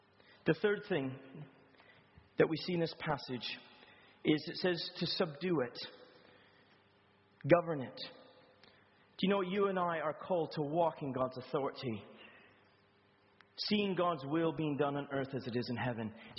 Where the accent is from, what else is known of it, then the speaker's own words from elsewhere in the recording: Canada; now in Brighton, United Kingdom; I was a nobody from Canada. I'm still a nobody from Canada.